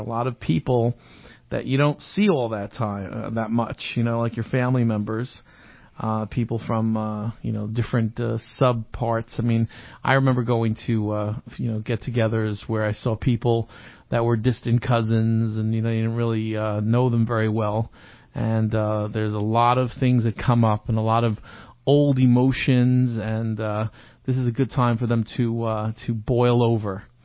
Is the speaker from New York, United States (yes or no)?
yes; Manhattan, New York, United States; I grew up around Manhattan where you would go outside and hail a cab.